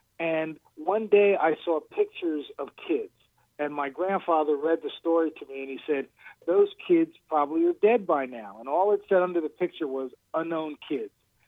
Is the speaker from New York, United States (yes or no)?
no; New Jersey, United States; I'm a Jersey boy.